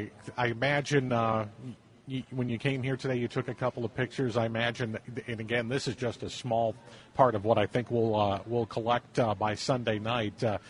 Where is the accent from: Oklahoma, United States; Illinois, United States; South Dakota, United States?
Illinois, United States; Kewanee; I'm from in Kewaunee.